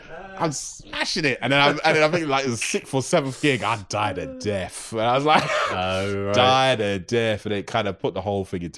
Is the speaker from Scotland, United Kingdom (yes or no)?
no; London, United Kingdom; I'm from North London